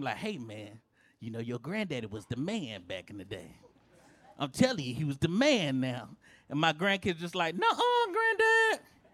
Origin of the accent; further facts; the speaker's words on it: Atlanta, Georgia, United States; I'm from Atlanta, bro. I'm from Atlanta. It's like Nashville, but for black people, it's great.